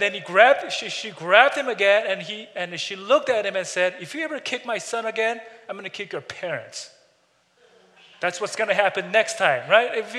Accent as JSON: {"language": "English", "country": "South Korea", "tie": "born or raised there", "said": "I grew up in Korea, by the way."}